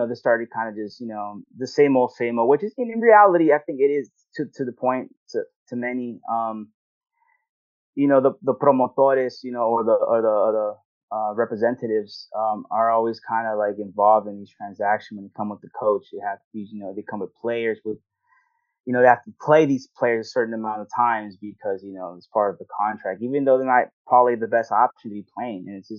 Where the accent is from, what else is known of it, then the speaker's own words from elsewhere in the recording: San Diego, California, United States; also because I'm from San Diego, and, you know, we're about to have a team now here.